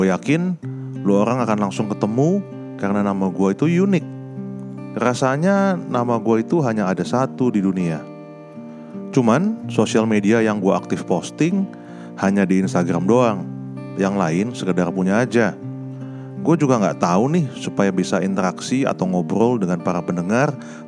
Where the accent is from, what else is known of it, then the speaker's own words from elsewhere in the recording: Jakarta, Indonesia; Gue lahir dan besar di Jakarta. Mulai dari TK hingga SMP, gue bersekolah di Sekolah Ora et Labora. Panglima Polim lokasinya, tetapi SMP adanya di Pondok Indah.